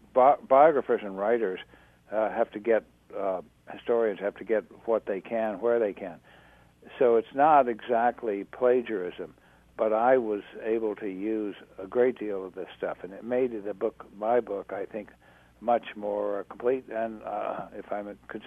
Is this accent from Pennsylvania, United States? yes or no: no; Lexington, Kentucky, United States; born there; I was born in Lexington, not far from you